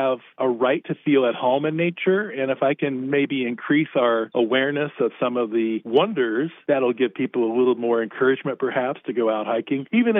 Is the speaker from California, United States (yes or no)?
yes; East Los Angeles, California, United States; I grew up in East L.A., along the Los Angeles River.